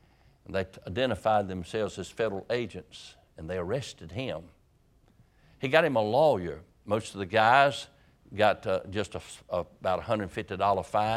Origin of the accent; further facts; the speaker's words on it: Roanoke Rapids, North Carolina, United States; we were raised up in Roanoke Rapids on the Roanoke River. I spent many hours on the river and in the lakes and everything up there, and we caught rockfish.